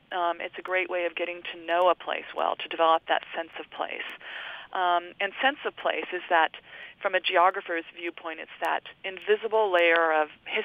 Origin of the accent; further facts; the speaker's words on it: California, United States; England is, it fits in the bottom of my home state of California